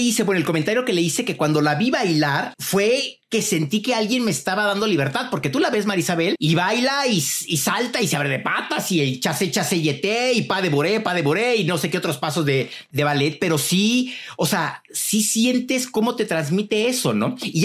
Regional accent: Mexico

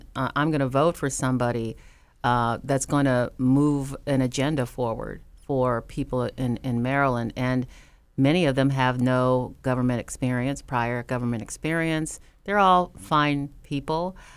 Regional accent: Guam; born there; I'm an Air Force brat. I was born on Guam. My father was in the Air Force for 28 years, so as a child, I grew up being the new kid in school like every couple of years.

